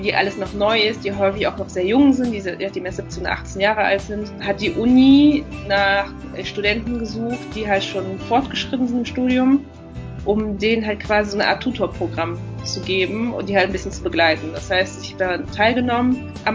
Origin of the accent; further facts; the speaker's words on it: Germany; now in Argentina; mir fällt das schwer zu sagen, ich komme aus Deutschland und deshalb schreibe ich so.